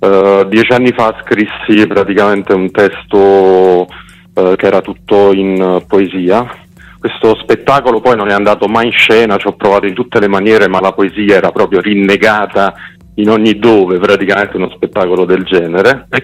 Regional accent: Naples, Campania, Italy; Io sono proprio di Bagnoli, dove c'è l'Ital Cider

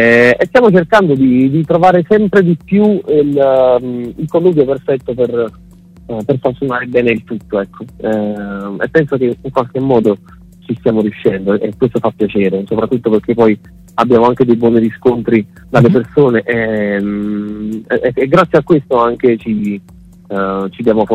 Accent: Naples, Campania, Italy; siamo tutti due napoletani

